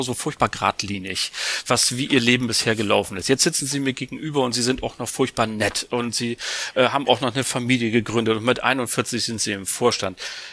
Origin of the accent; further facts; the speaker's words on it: Bremen, Germany; Also wie Herr Kieper bin ich ja Bremer